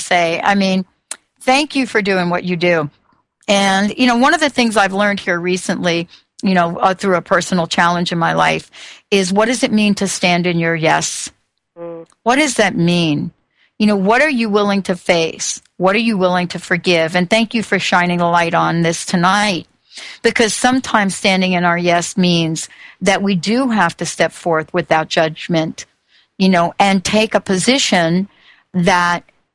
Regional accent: East Coast, United States; I grew up on the East Coast, certain perception about who we are.

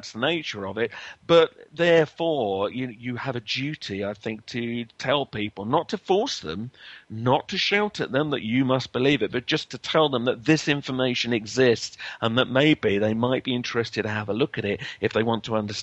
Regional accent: Lewes, South East England, United Kingdom; lived for a while in the very town I grew up in Lewes, in England.

